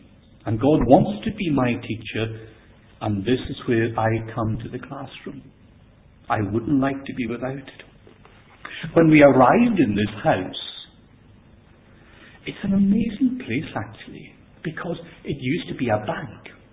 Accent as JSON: {"language": "English", "town": "Isle of Lewis", "region": "Scotland", "country": "United Kingdom", "tie": "born or raised there", "said": "Now, I grew up in Lewis, the Isle of Lewis, and we had no street lights."}